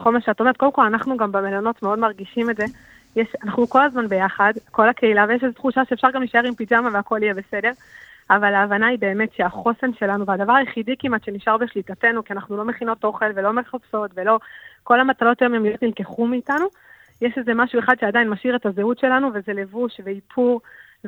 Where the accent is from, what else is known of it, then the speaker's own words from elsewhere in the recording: Ma'agalim, Southern District, Israel; כל החיים בדרום, אני מיושב מעגלים במקור, ובעצם גדלתי במקום הכי בטוח בעולם